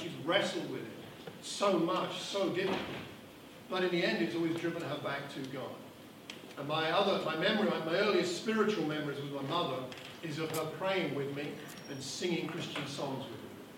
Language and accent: English; Luton, East of England, United Kingdom; born there; I was born in Luton 58 years ago.